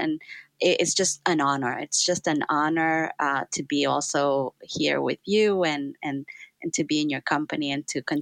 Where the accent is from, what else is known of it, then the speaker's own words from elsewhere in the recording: Nicaragua; I am from Nicaragua, and that's a very important part of my identity, which is a small country in Central America